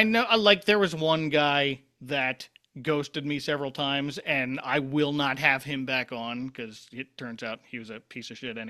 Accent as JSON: {"language": "English", "town": "Philadelphia", "region": "Pennsylvania", "country": "United States", "accent": "Philadelphia", "said": "I like worked in Center City, Philly at the radio station and like trying to unlearn parts of my accent."}